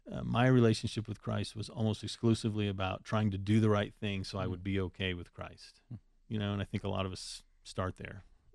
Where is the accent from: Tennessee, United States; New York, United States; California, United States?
California, United States; I really associate with California, so when someone asks me, where are you from? Southern California. That's where I grew up, about an hour north of San Diego.